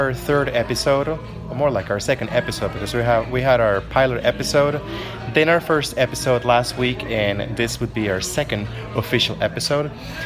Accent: Colombia; now in United States; I have been here in the United States for about 10 years, a little over 10 years, actually. But I'm originally from Colombia

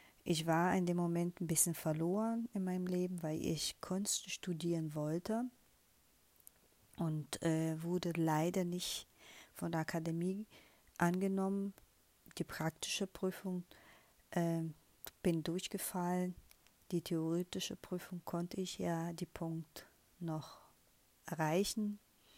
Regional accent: North Region, Brazil; wir sind aus Nordbrasilien, aus Amazonia um die Ecke da.

